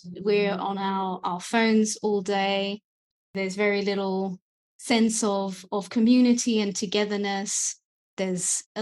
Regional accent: London, United Kingdom; I came from London, obviously, so it was a bit of a marathon journey to go to Burning Man.

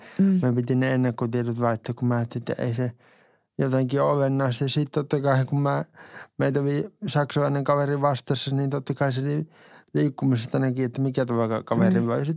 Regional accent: North Karelia, Finland; se on Joensuun ystävyyskaupunki, kun mä olen Pohjois-Karjalasta kotoisin

